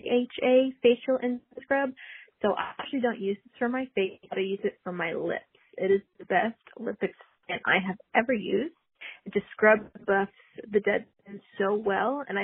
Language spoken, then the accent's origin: English; Texas, United States; I'm from Texas.